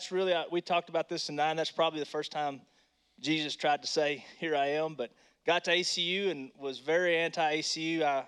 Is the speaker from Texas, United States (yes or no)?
yes; Abilene, Texas, United States; So, yeah, I grew up here in Abilene